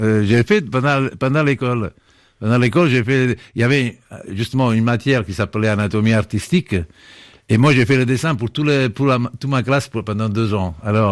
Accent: Italy; French is a second language; ça c'est sûr, je suis un italien

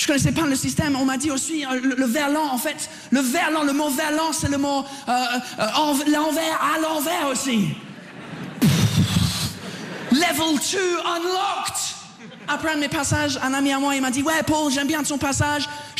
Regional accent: England, United Kingdom; French is a second language; now in France; Je viens pas d'ici. Je viens de l'Angleterre.

